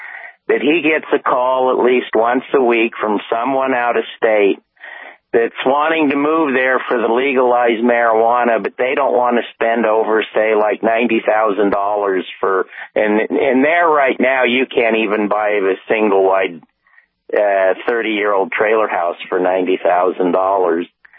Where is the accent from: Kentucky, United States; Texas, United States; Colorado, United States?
Colorado, United States; I'm a native from Colorado